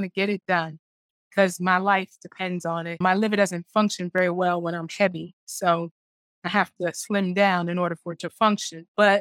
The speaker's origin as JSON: {"language": "English", "town": "New York City", "region": "New York", "country": "United States", "tie": "born or raised there", "said": "I grew up in New York City. So I went from New York City to Columbus, Ohio, to Nashville, Tennessee, to Jacksonville, Florida."}